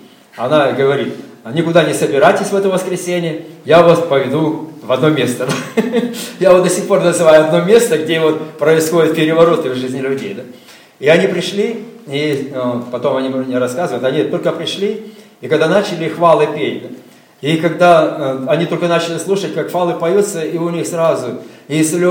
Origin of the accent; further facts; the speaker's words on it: Karaganda, Karaganda Region, Kazakhstan; Вообще я из Казахстана, город Караганда.